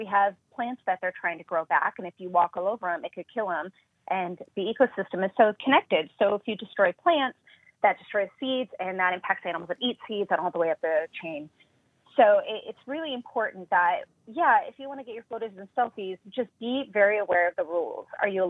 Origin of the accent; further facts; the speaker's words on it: Pierre, South Dakota, United States; it was really exciting growing up in Pierre